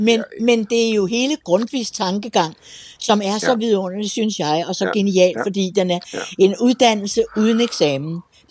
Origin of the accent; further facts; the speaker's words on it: Copenhagen, Capital Region of Denmark, Denmark; born there; Jeg vil lige tilføje, at jeg er født i Nyhavn.